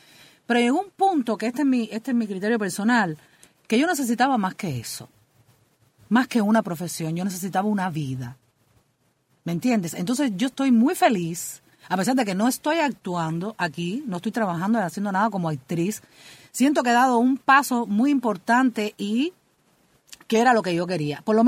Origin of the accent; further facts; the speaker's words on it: Cuba; moved away; yo salí de Cuba.